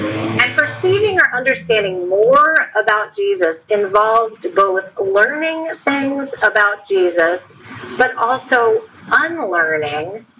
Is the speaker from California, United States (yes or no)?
yes; California, United States; immediately heard my lack of a Southern accent and became suspicious of who I was and what I was all about. Where are you from? They'd ask. California, I'd say.